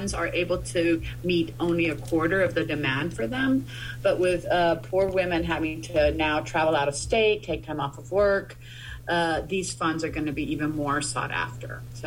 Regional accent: Laredo, Texas, United States; I was the first person from my hometown of Laredo, Texas, which is 98% Mexican American, to ever be accepted to Yale.

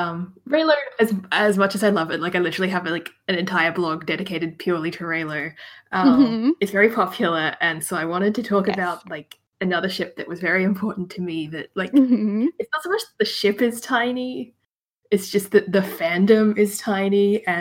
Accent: Adelaide, South Australia, Australia; now in Melbourne, Australia; Like I'm from Adelaide originally, and like even in Adelaide now, by 5:30 everything is shut. Whereas I live in Melbourne now

